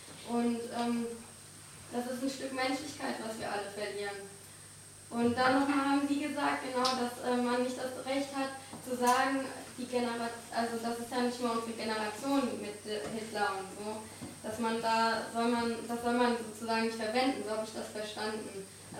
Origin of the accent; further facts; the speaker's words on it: Germany; born there; Weil ich denke nicht so und ich bin trotzdem in Deutschland geboren.